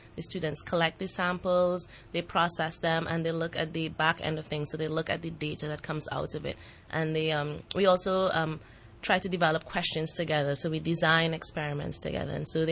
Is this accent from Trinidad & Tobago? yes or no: yes; Trinidad & Tobago; So I'm from Trinidad and Tobago, and at home after high school, I had an opportunity to teach co-curricular subjects to students from ages 5 to 12.